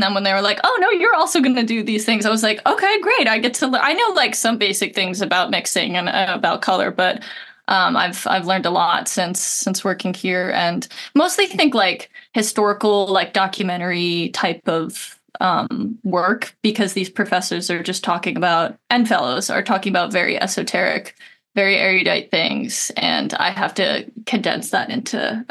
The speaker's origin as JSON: {"language": "English", "town": "Pennington", "region": "New Jersey", "country": "United States", "said": "So I'm from a small town in New Jersey called Pennington. But no one really knows where Pennington is."}